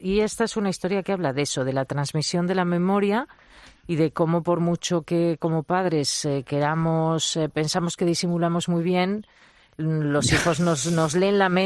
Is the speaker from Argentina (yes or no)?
no; Community of Madrid, Spain; Yo tengo 56 años, para las personas de mi generación, pues todos sabíamos, yo soy madrileña